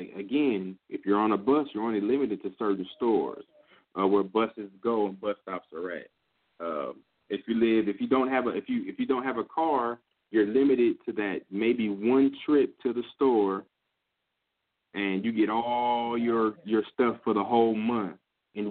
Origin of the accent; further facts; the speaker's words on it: California, United States; I'm from California, to where if you walk out your door, you're liable to be the last time walking out the door